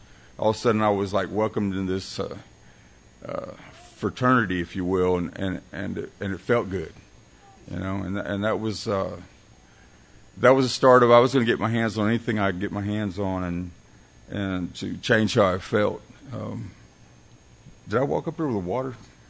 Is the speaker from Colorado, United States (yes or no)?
no; Corpus Christi, Texas, United States; I grew up in Corpus Christi in a family of eight, and three brothers, two sisters.